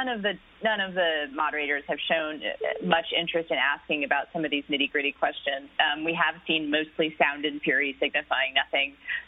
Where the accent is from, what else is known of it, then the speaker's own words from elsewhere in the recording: Austin, Texas, United States; The alt-right, I'm from Austin, so I take exception to you calling